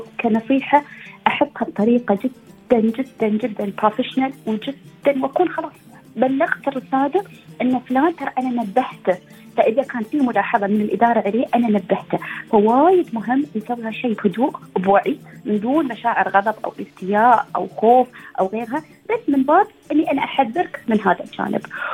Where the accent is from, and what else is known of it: United Arab Emirates